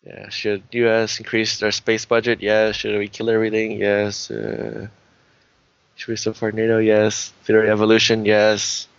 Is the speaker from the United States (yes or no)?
yes; California, United States; I'm from California.